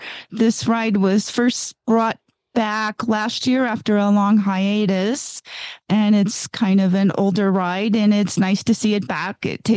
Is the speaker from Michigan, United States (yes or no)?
no; Gardnerville, Nevada, United States; from Gardnerville, Nevada